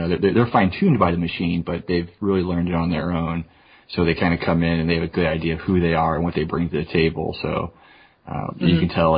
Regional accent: St. Louis, Missouri, United States; I know that there is a pay-per-view in my hometown of St. Louis, Missouri tomorrow night.

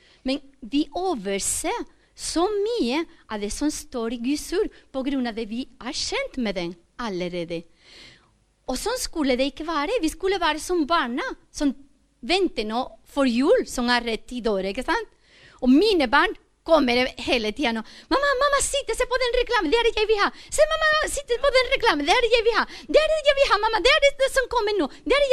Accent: Spain; Norwegian is a second language; now in Norway; jeg er ikke norsk, jeg kommer fra Spania.

